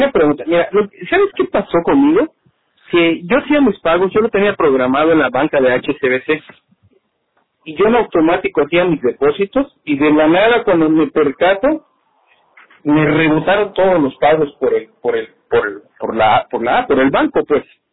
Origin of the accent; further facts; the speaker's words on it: Mexico; como buen mexicano, me dices, ah, lo checo.